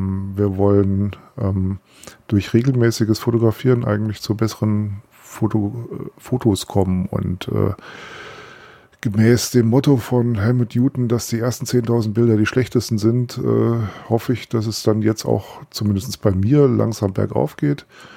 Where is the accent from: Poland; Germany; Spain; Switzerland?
Germany; Hesse; born there; now in Dieburg, Germany; ich wohne in Dieburg, geboren wurde ich allerdings in Nordhessen, aber das führt dann jetzt zu weit. Bin reichlich 50 Jahre alt